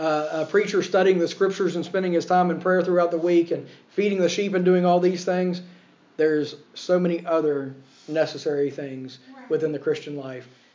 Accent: United States; now in Longford, Ireland; I've been asked oftentimes with just being an American in Ireland, okay?

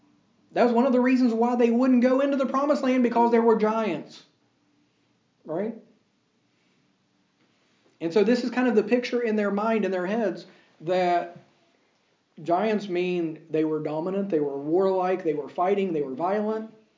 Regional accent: United States; It's like whenever I was growing up in the States, anytime that there was a extremely large, muscular, athletic type boy, you got all these farm boys and stuff where I'm from

